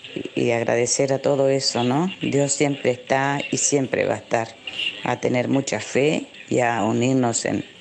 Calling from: Concordia, Entre Ríos, Argentina; de Concordia.

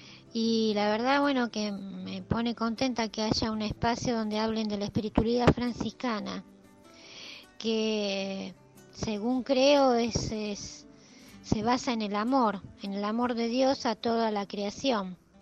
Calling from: Buenos Aires Province, Argentina; de Aedo, provincia de Buenos Aires.

